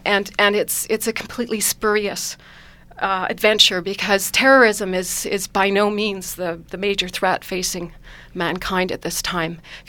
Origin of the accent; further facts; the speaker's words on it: Canada; this might be presumptuous as a Canadian, but, you know, we live very close to you.